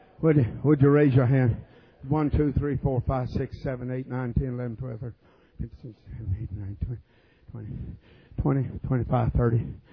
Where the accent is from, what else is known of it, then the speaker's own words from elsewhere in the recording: Leesburg, Virginia, United States; there was a song that we sang pretty often in my home church where I grew up in Leesburg, Virginia.